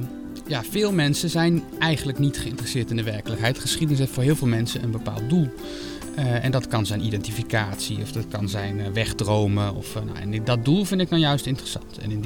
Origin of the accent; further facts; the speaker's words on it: Gouda, South Holland, Netherlands; Ik ben deels opgegroeid in Gouda, aan een park waarin de contouren van een toren zichtbaar waren.